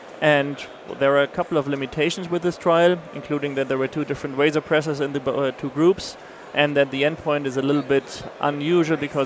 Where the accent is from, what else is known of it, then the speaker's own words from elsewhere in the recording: Hamburg, Germany; I'm from Hamburg in Germany.